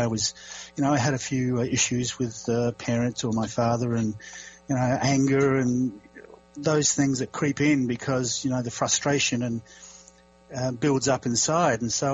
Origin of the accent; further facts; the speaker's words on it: Adelaide, South Australia, Australia; When I was born in Australia and lived in Adelaide in South Australia and was brought up there